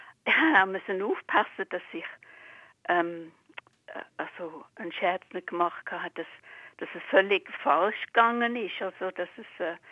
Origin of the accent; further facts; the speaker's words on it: United Kingdom; now in Switzerland; Schon als kleines Kind in Großbritannien.